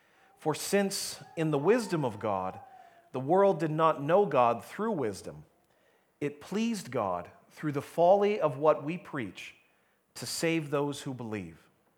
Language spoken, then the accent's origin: English; St. Catharines, Ontario, Canada; west of St. Catharines, which is where we grew up, on a private farm just off to the side of this major highway